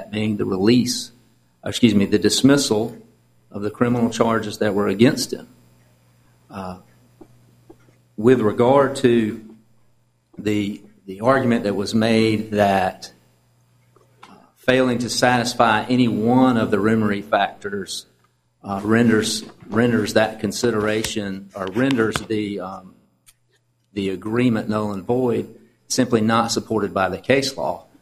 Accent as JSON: {"language": "English", "town": "Florence", "region": "South Carolina", "country": "United States", "said": "from Florence, South Carolina."}